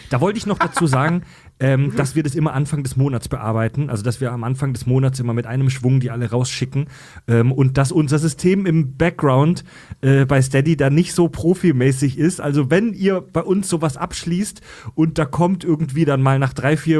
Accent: Kieselbronn, Baden-Württemberg, Germany; now in Northern Germany; Und ja, guck mal, ich komme aus Kieselbronn.

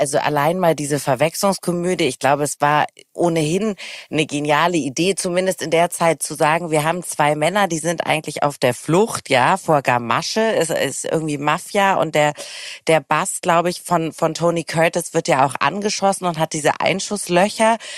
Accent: Hamburg, Germany; ich komme ja auch aus Hamburg

